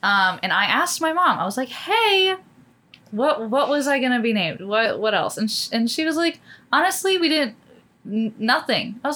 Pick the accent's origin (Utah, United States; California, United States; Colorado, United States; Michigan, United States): California, United States; Los Angeles; also born or lived in New York City; I am from Los Angeles, California, but I was actually born in New York City, New York.